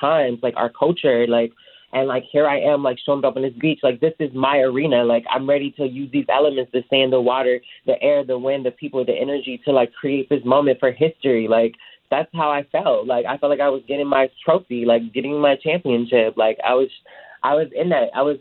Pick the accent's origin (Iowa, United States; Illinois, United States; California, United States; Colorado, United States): Illinois, United States; Chicago; Growing up in Chicago, trans people, or especially queer people alone, were not safe joining other sports